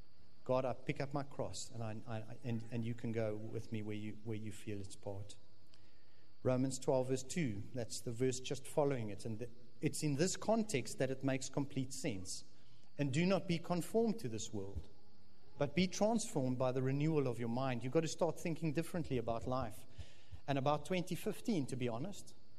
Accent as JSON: {"language": "English", "town": "Stellenbosch", "region": "Western Cape", "country": "South Africa", "tie": "born or raised there", "said": "especially I grew up in Stellenbosch, and just as Shofar became a church after about 5 years, we joined the church in 1996."}